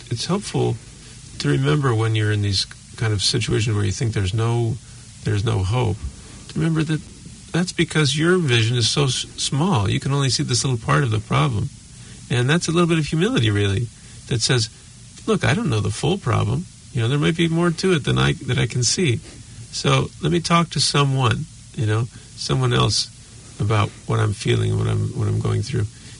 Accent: Ohio, United States; You know, you're reminding me, I grew up in Ohio in the United States

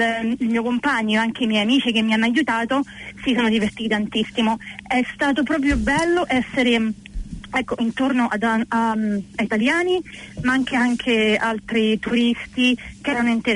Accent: Rome, Lazio, Italy; io sono romana

